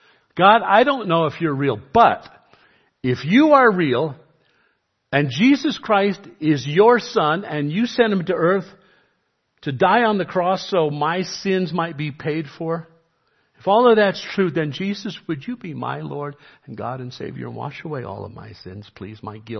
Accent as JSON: {"language": "English", "town": "New York City", "region": "New York", "country": "United States", "tie": "born or raised there", "said": "Funny thing is, I grew up in the Roman Catholic Church in New York City."}